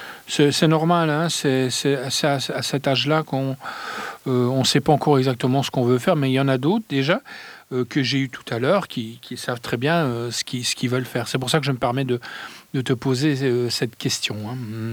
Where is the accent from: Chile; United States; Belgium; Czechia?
Belgium; Liège, Wallonia; now in France; comme moi, j'étais d'origine liégeoise, je suis liégeois de pure souche, mais maintenant j'habite en France.